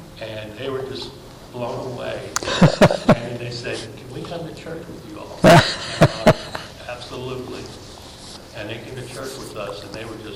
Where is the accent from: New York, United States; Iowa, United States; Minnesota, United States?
New York, United States; also born or lived in Nashville / Chicago; I'm from Nashville originally, but I grew up in New York, Chicago.